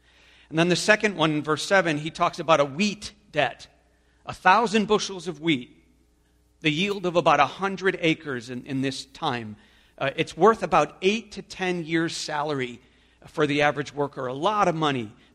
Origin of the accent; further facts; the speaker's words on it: Chicago, Illinois, United States; We're from Chicago, and where we're from Cook County, Chicago.